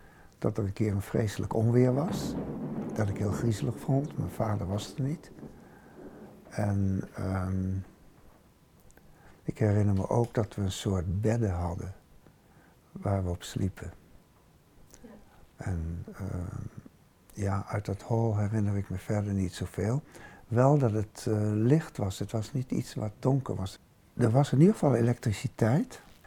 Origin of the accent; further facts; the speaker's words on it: Amsterdam, North Holland, Netherlands; ben geboren 9 november 1938 in Amsterdam. En daar ben ik de eerste 3 jaar opgegroeid en daarna ben ik ondergedoken.